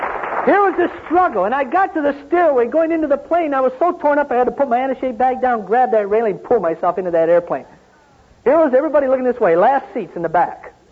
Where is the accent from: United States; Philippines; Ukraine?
United States; Michigan; I was flying home to speak at a series of meetings in my hometown in Michigan.